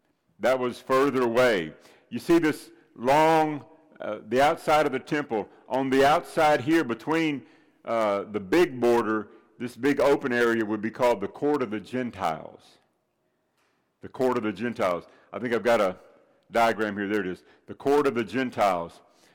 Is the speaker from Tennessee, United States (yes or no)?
yes; Nashville, Tennessee, United States; January the 2nd, 1938, Nashville, Tennessee. That's my hometown.